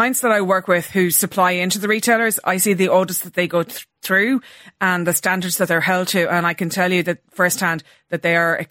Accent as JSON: {"language": "English", "country": "Ireland", "said": "I have to say, as an Irish person, I've never fully understood it."}